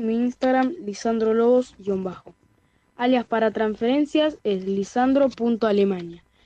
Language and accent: Spanish; Santa Rosa, La Pampa, Argentina; soy de Santa Rosa, La Pampa. Tengo 13 años y soy piloto de Speedway.